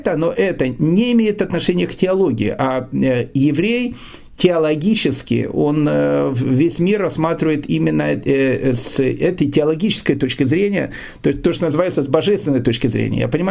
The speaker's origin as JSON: {"language": "Russian", "region": "Kyiv", "country": "Ukraine", "tie": "born there", "said": "Нет, я просто родился в Киеве, а Киев в те времена был, ну, абсолютно антисемитский город, и поэтому каждый еврей, он понимал о том, что как бы так как он отдельный, надо держаться вместе."}